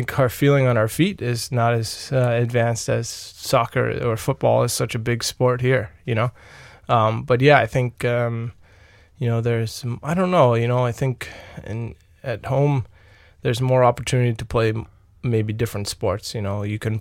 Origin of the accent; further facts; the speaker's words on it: New York, United States; I grew up on Long Island, New York. It's about 50 kilometers from New York City. Very suburban area.